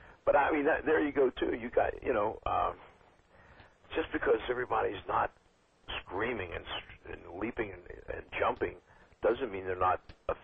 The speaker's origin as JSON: {"language": "English", "town": "Cincinnati", "region": "Ohio", "country": "United States", "tie": "born or raised there", "said": "if I have the Cincinnati Reds here in my hometown"}